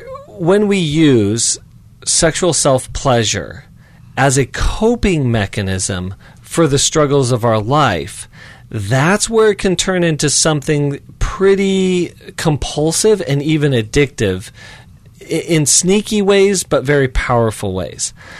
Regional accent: Colorado, United States; I grew up in Colorado, and it was a bluebird day, gorgeous, sun was shining, it was fantastic.

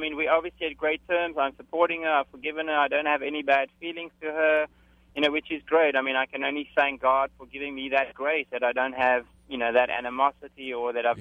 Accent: South Africa; moved away as an adult; Yeah, originally I'm from South Africa.

